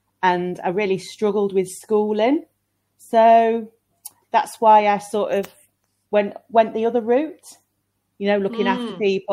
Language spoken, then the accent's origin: English; Grimsby, Yorkshire and the Humber, United Kingdom; also born or lived in London; I'm from Grimsby. Grimsby is in the northeast, so it's pretty cold at the moment. I used to live in London, so it's a little bit warmer there.